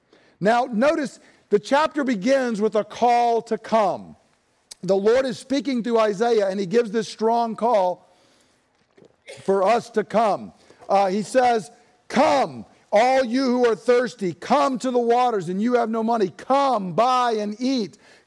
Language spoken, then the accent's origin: English; Deep South, United States; I mean, I grew up in the Deep South, folks